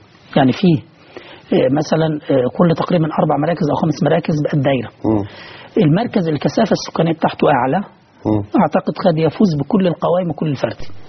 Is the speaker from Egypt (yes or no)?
yes; Upper Egypt, Egypt; ولكن احنا شفنا عندنا في الصعيد